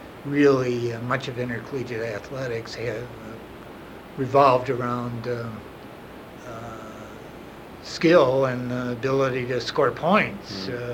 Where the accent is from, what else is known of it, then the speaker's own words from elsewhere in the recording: Chicago, Illinois, United States; I grew up in Chicago, as I mentioned many times earlier